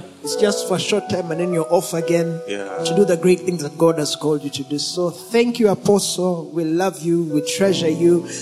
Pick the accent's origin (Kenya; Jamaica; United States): Kenya; We come from Kenya.